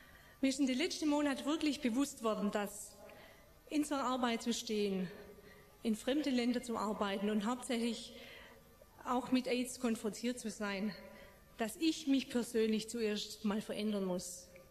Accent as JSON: {"language": "German", "town": "Blaubeuren", "region": "Baden-Württemberg", "country": "Germany", "said": "ich komme aus Blaubeuren"}